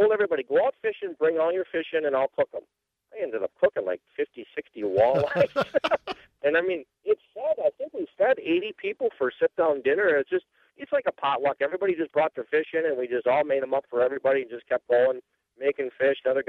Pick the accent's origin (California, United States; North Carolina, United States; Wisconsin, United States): Wisconsin, United States; I mean, I come from Wisconsin. I used to fish Green Bay and Winnebago.